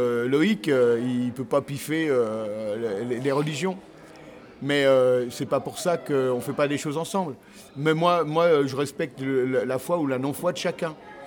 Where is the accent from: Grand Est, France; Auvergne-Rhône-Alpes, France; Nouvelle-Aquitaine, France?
Auvergne-Rhône-Alpes, France; Lyon; Moi, je viens de Lyon.